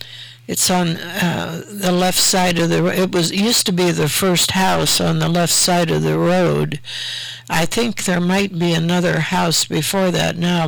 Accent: Marion, Ohio, United States; Yeah, on Moral Kirkpatrick Road, where I grew up.

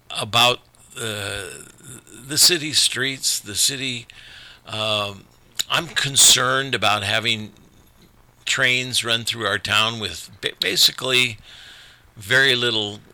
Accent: South Bend, Indiana, United States; I also think I'm more qualified because I grew up in South Bend, Indiana.

